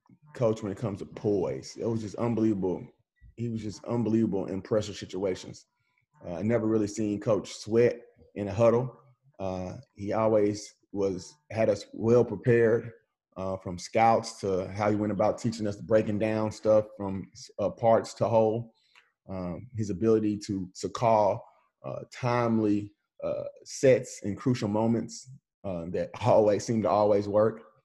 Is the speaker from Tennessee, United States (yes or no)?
yes; Memphis, Tennessee, United States; now in Nashville, United States; You know, I am from Memphis. You know, I'm a big-time Penny Hardaway fan, and I had all his shoes and his jerseys and stuff like that. So he was my favorite player. So when I moved to Nashville from Memphis